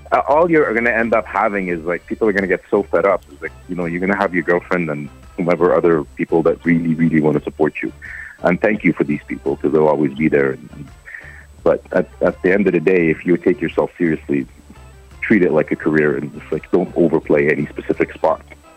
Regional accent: Dubai, United Arab Emirates; And I grew up in Dubai. It's a desert.

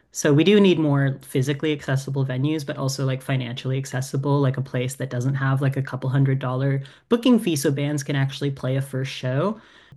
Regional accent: St. John's, Newfoundland and Labrador, Canada; And I met Misha in St. John's, my hometown, when they came through with their old band.

